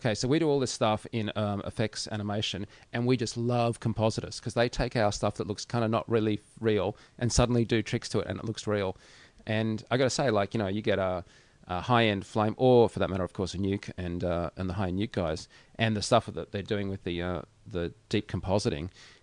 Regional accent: Australia; I'm an Australian

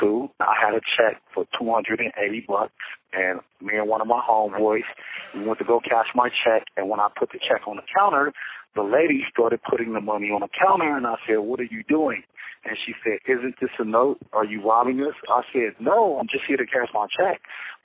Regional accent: Los Angeles, California, United States; I'm from Los Angeles, California.

